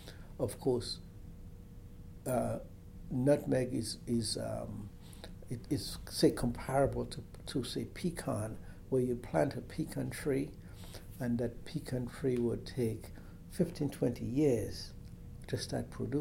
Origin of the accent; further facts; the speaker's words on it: Grenada; moved away as an adult; now in United States; I grew up on a farm. I grew up in Grenada until, as I said, I was 19, and then I came to the U.S.